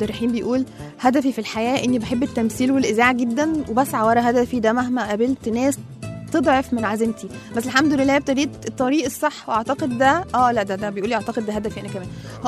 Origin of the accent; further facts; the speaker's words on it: Egypt; انا كمصريه لما روحت ماليزيا انا العربيه الوحيده اللي كانت عامله دوشه